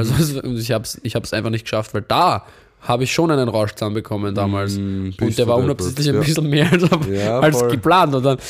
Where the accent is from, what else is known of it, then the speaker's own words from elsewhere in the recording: Austria; wir sind auch in Österreich aufgewachsen.